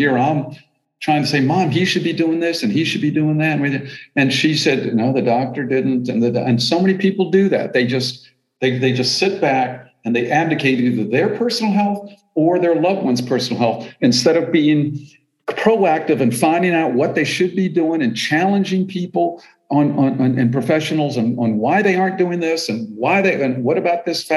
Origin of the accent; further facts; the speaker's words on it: Silver Spring, Maryland, United States; I'm originally from the Silver Spring outside of DC area